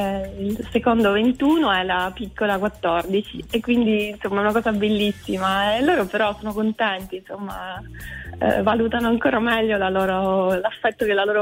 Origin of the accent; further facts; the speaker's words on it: Sicily, Italy; Io sono siciliana.